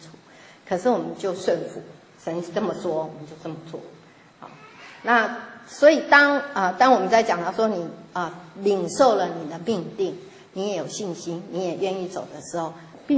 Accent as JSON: {"language": "Chinese", "country": "Taiwan", "said": "我们台湾话有一句话说，喝酒顶暗杯"}